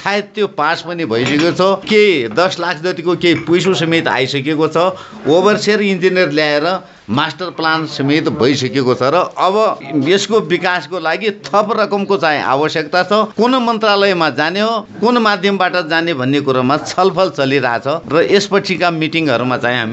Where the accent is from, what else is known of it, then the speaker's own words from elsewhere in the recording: Melauli, Sudurpashchim Province, Nepal; यो मेलौली नगरपालिका ward number 7 काँडा हो मेरो गाउँ।